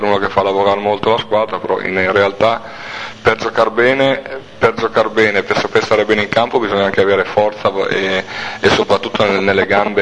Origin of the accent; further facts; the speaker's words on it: Tortona, Piedmont, Italy; born there; Tortona dove sono nato e Sale dove vivo, ma io sono nato a Tortona.